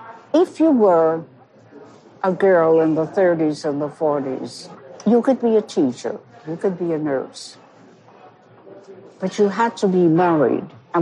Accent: Brooklyn, New York, United States; born there; I think I was born in Bensonhurst, which is a section of Brooklyn. I received my BA from Brooklyn College, 1945.

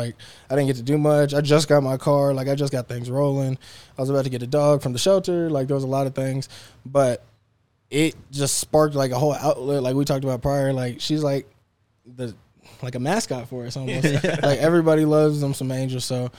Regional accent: Texas, United States; And I'm from Texas, like, you might see your local dog on the street, but it could be a neighborhood dog.

